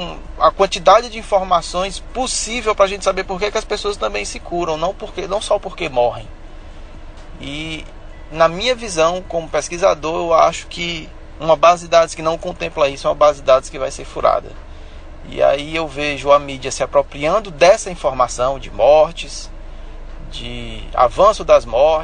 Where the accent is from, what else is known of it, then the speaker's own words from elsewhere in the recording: Teresina, Piauí, Brazil; Sou daqui de Teresina, Piauí.